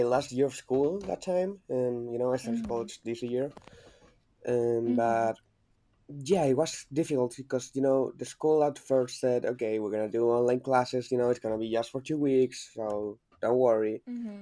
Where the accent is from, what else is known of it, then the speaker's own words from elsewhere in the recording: Chile; English is a second language; I'm from sorry. I'm from Chile.